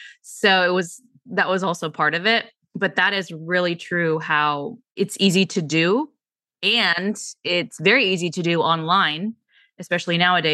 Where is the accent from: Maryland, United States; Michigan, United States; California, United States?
California, United States; San Francisco; I grew up in San Francisco. My mom did yoga in the living room every day.